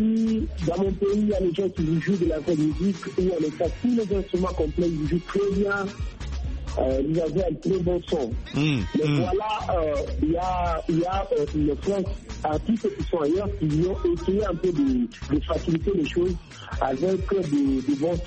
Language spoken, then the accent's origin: French; Lubumbashi, Haut-Katanga, DR Congo; à Likasi, c'est là où il y a ma famille, mais moi-même, je vis pas à Likasi, je vis maintenant à Lubumbashi, c'est là où il y a Il y a ma maman, il y a mes soeurs.